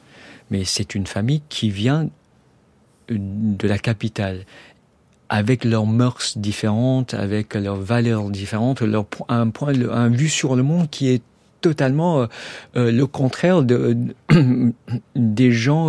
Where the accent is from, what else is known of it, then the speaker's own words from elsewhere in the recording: Kuala Lumpur, Federal Territory of Kuala Lumpur, Malaysia; J'ai grandi en partie à Kuala Lumpur, c'est là où j'allais à l'école, c'est une grande ville. Mais pendant toutes les vacances scolaires, j'étais chez ma grand-mère, mes grands-parents à la campagne.